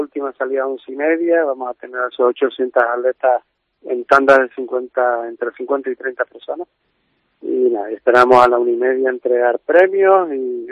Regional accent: Canary Islands, Spain; Bueno, yo soy defensor absoluto de nuestras islas. Hemos sido embajador de ellas durante muchísimos años trabajando lo que es la marca Islas Canarias

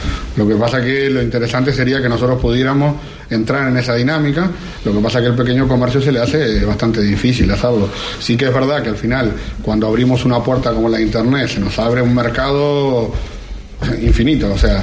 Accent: Uruguay; moved away; yo soy uruguayo, pero llevo 18 años viviendo aquí, pero he viajado bastante.

